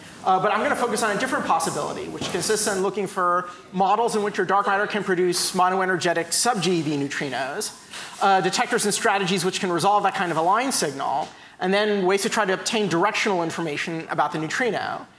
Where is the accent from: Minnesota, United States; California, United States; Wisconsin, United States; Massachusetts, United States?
California, United States; I'm a Californian, I don't do hockey.